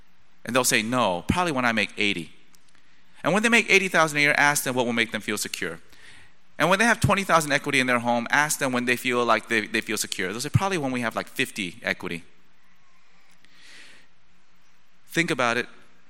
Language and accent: English; United States; I am also an American, and I also have been caught up in the same system as all of us here.